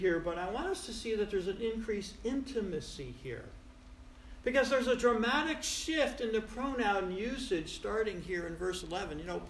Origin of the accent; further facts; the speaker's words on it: Troy, New York, United States; I grew up in South Troy and we used to talk like this, "Use guys."